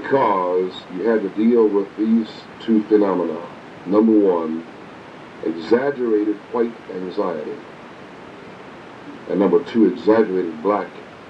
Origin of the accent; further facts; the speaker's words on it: Atlanta, Georgia, United States; I grew up in Atlanta where police brutality was the number one issue.